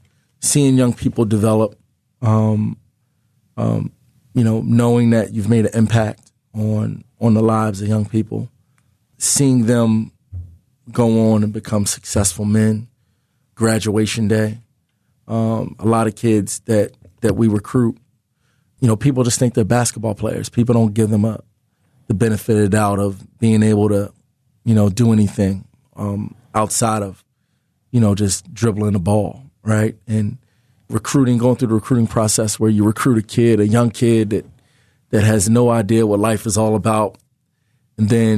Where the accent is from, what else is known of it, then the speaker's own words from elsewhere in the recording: Philadelphia, Pennsylvania, United States; in my hometown in the Big Five as a Philly guy, young kid growing up in the city.